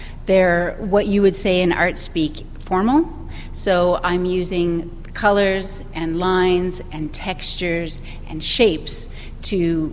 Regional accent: California, United States; Even though I grew up in California and I grew up on the coast, I was always afraid of painting water.

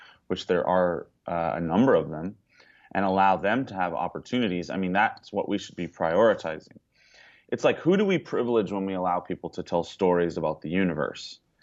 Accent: Hawaii, United States; I have a PhD from an elite institution, and I'm Hawaiian, so don't talk about my community like that.

